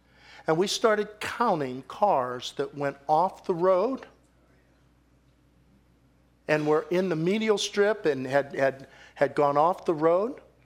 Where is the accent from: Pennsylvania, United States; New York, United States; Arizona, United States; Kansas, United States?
Pennsylvania, United States; Pittsburgh; now in Detroit, United States; We're from Pittsburgh.